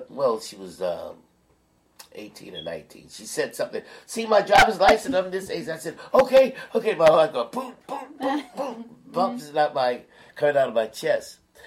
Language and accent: English; Louisiana, United States; So a guy said, are you from here? I said, no, I was from Louisiana.